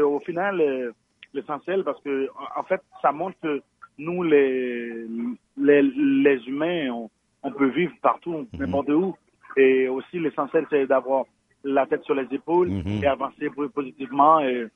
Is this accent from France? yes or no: no; Haiti; moved away; also born or lived in Dominican Republic; en 2004, lorsque j'ai quitté Haïti, c'était de la crise politique en Haïti, c'était un peu dangereux pour les jeunes. Donc, ma mère vivait déjà en République dominicaine depuis 1999. Donc, nous, on est allés habiter là-bas.